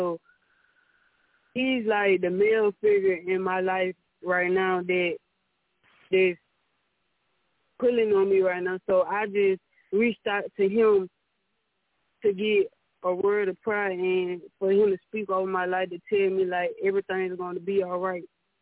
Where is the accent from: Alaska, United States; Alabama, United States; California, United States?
Alabama, United States; Montgomery; He was in Montgomery, Alabama, because I'm from Montgomery, Alabama.